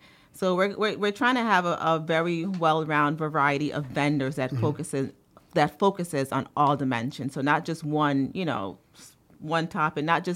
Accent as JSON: {"language": "English", "country": "Jamaica", "said": "as a Jamaican myself, I want to learn more about other, you know, cultures within the West Indies."}